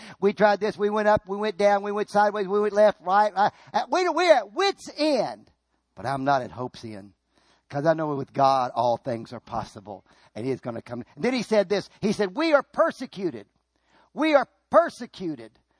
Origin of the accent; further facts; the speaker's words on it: Tennessee, United States; Yeah, I said, we grew up in Tennessee and we were your average Tennesseans.